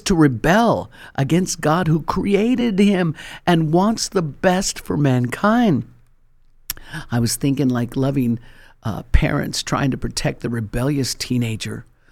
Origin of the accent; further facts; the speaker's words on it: Colorado, United States; You know, I was originally born and raised in Colorado, and I don't know if you've ever been to the Colorado Rocky Mountains.